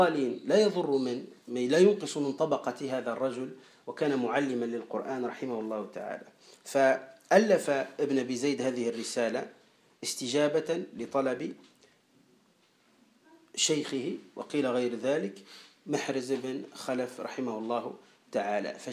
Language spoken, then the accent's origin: Arabic; Kebili Governorate, Tunisia; معتمدية هي تقريبا في ولاية قبلي عندنا في تونس